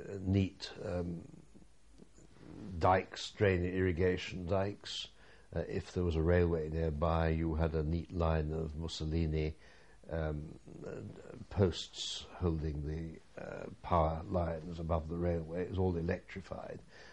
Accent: East Midlands, United Kingdom; I was brought up in Lincolnshire, and although I was in North Lincolnshire, I knew people in the Fens and went there

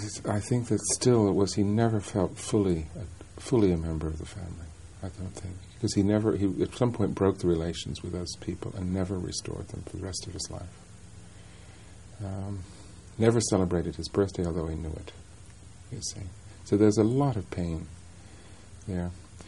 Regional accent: New Jersey, United States; Well, as I was growing up in New Jersey, I went to a normal...

